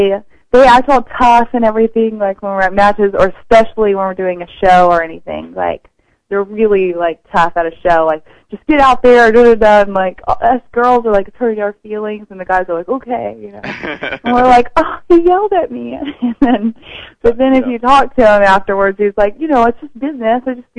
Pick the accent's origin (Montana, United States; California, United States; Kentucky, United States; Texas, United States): Texas, United States; moved away as an adult; now in Miami Beach, United States; I left it like right away almost, and because I was running away from Texas, and I moved to Miami Beach when I was 18 years old